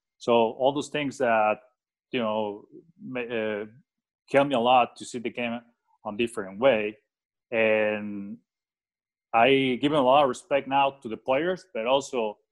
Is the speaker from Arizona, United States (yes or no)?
yes; Phoenix, Arizona, United States; Phoenix is my hometown. As you know, there's a lot of golf courses in here